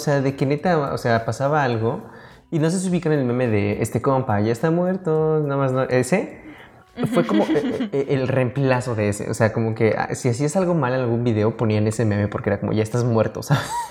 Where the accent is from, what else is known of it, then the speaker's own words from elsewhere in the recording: Mexico; como los mexicanos siempre nos gusta burlarnos de todo